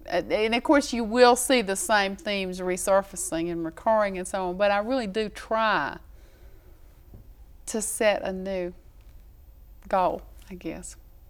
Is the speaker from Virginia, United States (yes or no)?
yes; Grundy, Virginia, United States; Well, when I was growing up in Grundy, Virginia, I really didn't have, and as I say, I was surrounded by actually famous storytellers